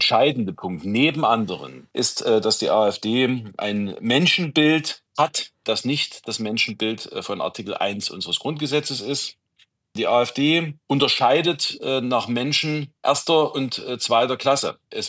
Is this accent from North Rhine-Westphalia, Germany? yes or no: no; Saxony, Germany; Ich komme ja aus Sachsen